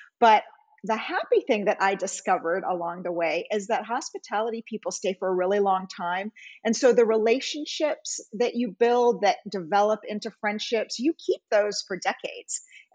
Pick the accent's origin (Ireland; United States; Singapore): Singapore; I grew up overseas in Singapore, and my family didn't have a lot of means, but my stepfather was French